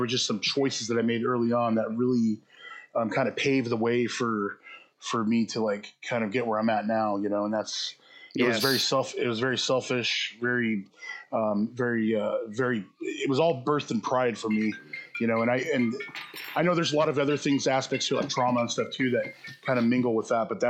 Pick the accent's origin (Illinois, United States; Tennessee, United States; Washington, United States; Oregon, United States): Oregon, United States; Beaverton; At a hospital, but I was raised in the west side, the metro area, which is like Beaverton, Hillsborough, Tigard area.